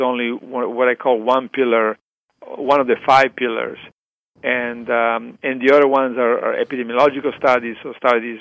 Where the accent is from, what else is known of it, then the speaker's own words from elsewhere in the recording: Italy; you know, I'm from Italy